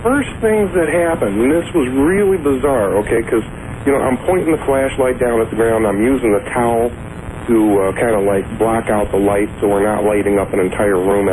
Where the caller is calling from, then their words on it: Chicago, Illinois, United States; I am calling from Chicago, WLS.